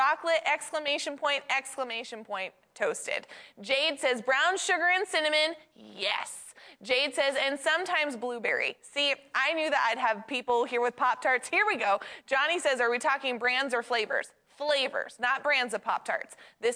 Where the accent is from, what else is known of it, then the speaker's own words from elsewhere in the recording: Maine, United States; I'm from Maine and blueberries are just a thing up there.